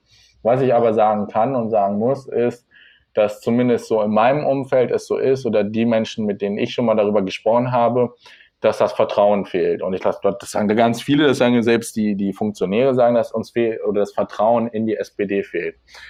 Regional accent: Lower Saxony, Germany; now in Hildesheim, Germany; Ja, also ich komme aus einem kleinen Dorf in der Nähe von Hildesheim, also so 15 Kilometer südlich. Ich bin jetzt für die Ausbildung hergezogen

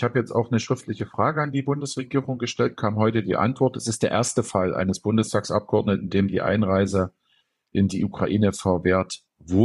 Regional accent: Leipzig, Saxony, Germany; meiner Heimatstadt Leipzig

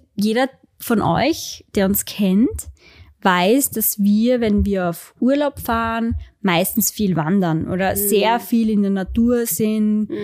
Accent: Austria; Also bei uns in Österreich musst du ja in den Öffis überall den Maulkorb tragen.

